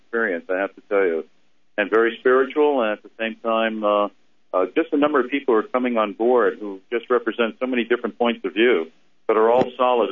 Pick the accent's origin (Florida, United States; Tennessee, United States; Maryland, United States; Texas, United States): Florida, United States; Miami; I'm native from Miami, and I got involved with this particular project. First of all, being Jewish